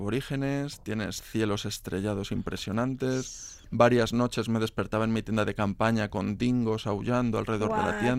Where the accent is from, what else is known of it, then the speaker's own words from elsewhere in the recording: Málaga, Andalusia, Spain; Yo soy de Málaga.